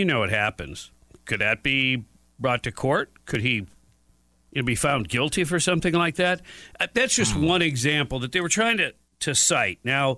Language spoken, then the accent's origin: English; Detroit, Michigan, United States; Well, I grew up in Detroit. We used to go and dig up trees on Arbor Day.